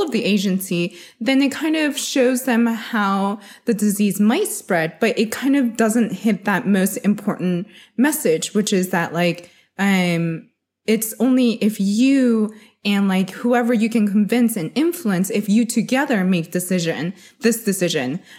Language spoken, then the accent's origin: English; United States; So I'm Chinese American. So growing up, I've always loved like having individualism